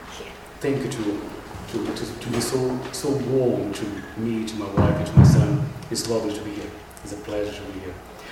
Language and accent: English; Brazil; English is a second language; If you wonder where my funny accent comes from, I'm from Brazil, a land where everything seems to be bigger, the size, the rivers, and the snakes and the spiders, everything's massive.